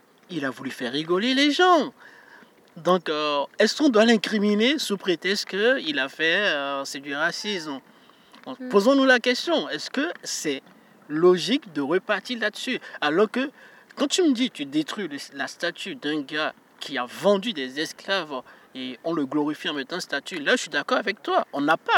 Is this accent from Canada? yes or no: yes; Canada; J'ai grandi au Canada, c'est un système social.